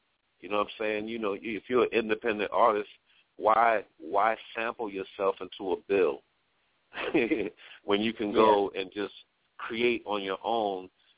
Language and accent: English; Brooklyn, New York, United States; I'm from Flatbush, Brooklyn, man. I don't have a choice with this.